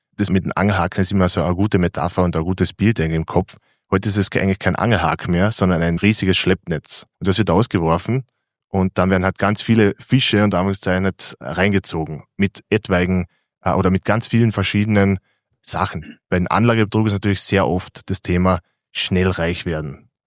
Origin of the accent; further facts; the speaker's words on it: Carinthia, Austria; in Kärnten, wo ich herkomme, also im Süden von Österreich